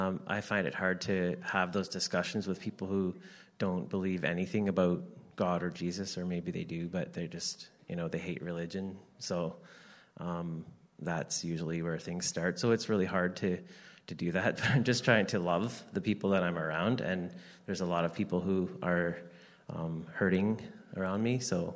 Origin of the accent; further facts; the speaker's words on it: Toronto, Ontario, Canada; I was born in Toronto, Ontario, and lived most of my life around that area. And then later on, actually I met my wife in grade 8 in our small town when we moved outside of Toronto area.